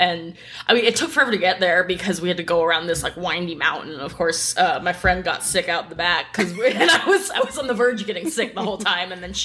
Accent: Cape Cod, Massachusetts, United States; my parents, we're from Cape Cod, Massachusetts, and we usually just traveled around New England.

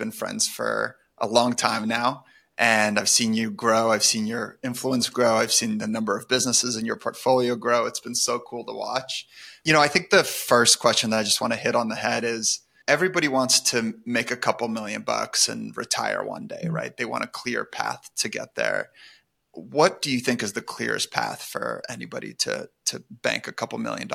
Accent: San Francisco, California, United States; I grew up in San Francisco, so I was surrounded by tech startups. That's all I knew.

